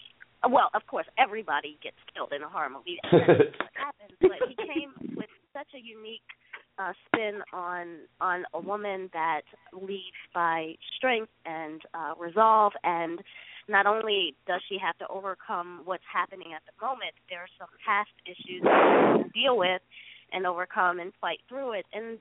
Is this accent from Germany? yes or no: no; Baltimore, Maryland, United States; growing up in Baltimore, and just being able to explore the parts of humanity